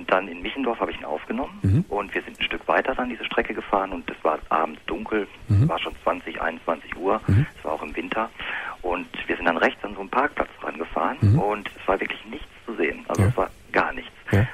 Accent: Hanover, Lower Saxony, Germany; Ich komme eigentlich aus Westdeutschland, Hannover die Gegend.

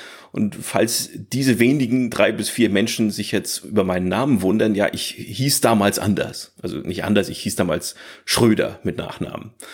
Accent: Northern Germany, Germany; Ich bin halt aufgewachsen hier in Norddeutschland, vielleicht hört man das ein bisschen.

